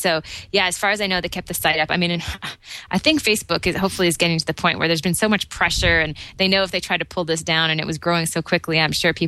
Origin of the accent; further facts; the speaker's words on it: Toronto, Ontario, Canada; from Toronto, Ontario, Canada.